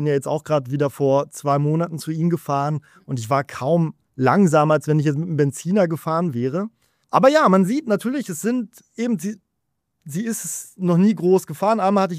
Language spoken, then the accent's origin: German; Germany; Leben jetzt auch seit 16 Jahren wieder in Deutschland, in dem Haus, wo ich aufgewachsen bin, also in unserem im Elternhaus.